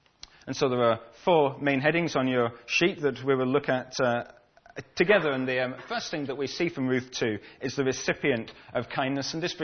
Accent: Scotland, United Kingdom; also born or lived in United States; When I lived in the USA, I was almost universally known on campus there as

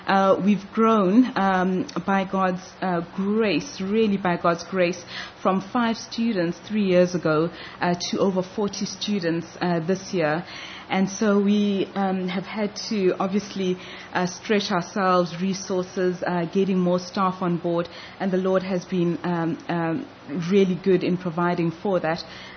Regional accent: Daveyton, Gauteng, South Africa; born there; also born or lived in England; I'm originally from South Africa. And I was born in a township called Daveyton there

